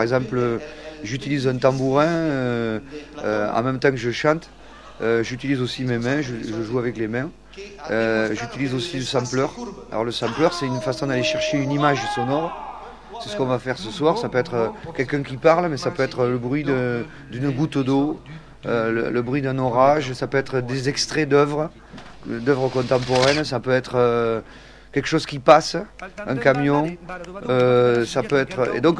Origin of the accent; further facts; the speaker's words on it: Bern, Switzerland; accent: Bernese; Donc moi, évidemment, j'ai un accent, je suis bernais